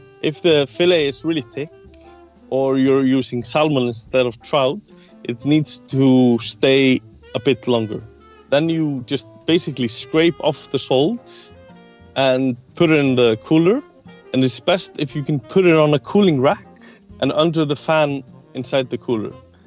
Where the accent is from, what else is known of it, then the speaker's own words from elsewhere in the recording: Iceland; English is a second language; I'm a chef from Iceland.